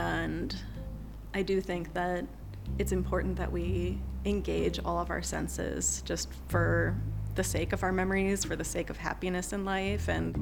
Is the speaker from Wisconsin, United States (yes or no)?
yes; Wisconsin, United States; I grew up in the Midwest. When I get back and I get to like feel the grass in my hands in Wisconsin, it really, really makes me emotional.